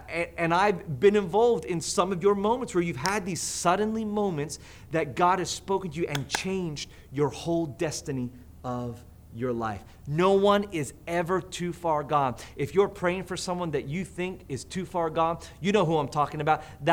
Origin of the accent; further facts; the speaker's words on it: Australia; also born or lived in Philippines / Perth, Australia; I am Australian. Again, if you don't know my story, I am Aussie. In fact, I'm half Aussie, half New Zealander, but I was born here in the Philippines. I went to an American school, and I lived in Perth for 7 years.